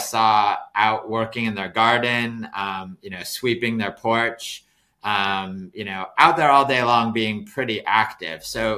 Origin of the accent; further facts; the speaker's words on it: Washington, United States; So I grew up in Washington State, and I spent a lot of time in sort of rural areas.